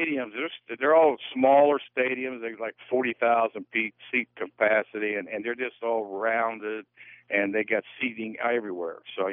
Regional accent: Pittsburgh, Pennsylvania, United States; born there; Even though I was born in Pittsburgh, you know, outside of Pittsburgh.

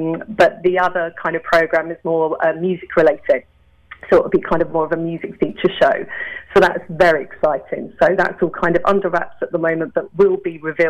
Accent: Eltham, London, United Kingdom; accent: borderline Cockney; I'm from southeast London. I'm from Eltham, just outside near Greenwich.

